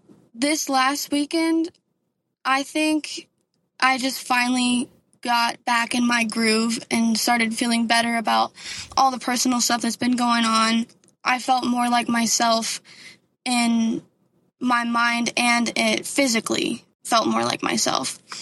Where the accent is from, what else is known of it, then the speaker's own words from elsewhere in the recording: Texas, United States; I am from West Texas, and we don't really have much elevation.